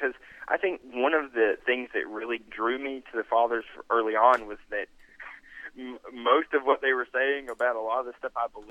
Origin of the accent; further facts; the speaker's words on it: United States; growing up in America, which is like one of the greatest empires that has ever existed, going back and coming from a family that is full of people in the military and red-blooded American